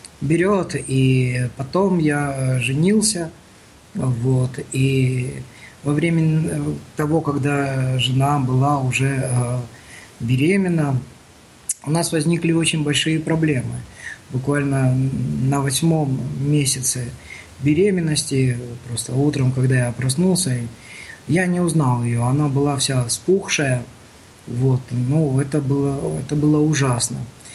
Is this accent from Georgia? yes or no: yes; Georgia; я родился и вырос в Грузии. Я служил тут в армии.